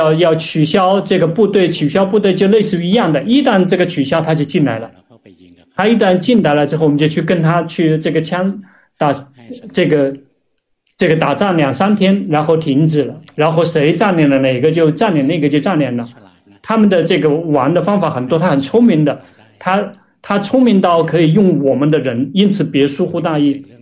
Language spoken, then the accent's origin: Chinese; Thailand; Chinese is a second language; 这个我们泰国人也必须号召大家这个爱国